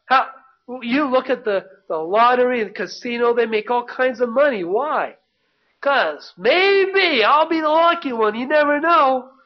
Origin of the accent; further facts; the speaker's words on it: Lincoln, Nebraska, United States; now in Detroit, United States; Well, I grew up in Lincoln.